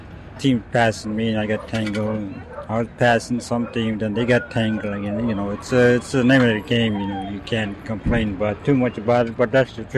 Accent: Ruby, Alaska, United States; I'm from Ruby there.

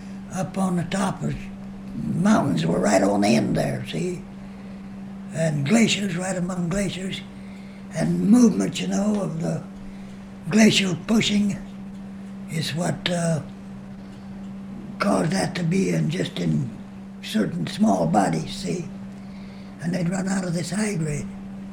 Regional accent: Brighton, Colorado, United States; moved away as an adult; also born or lived in Idaho; I was raised around Denver, Colorado, at Brighton, Colorado.

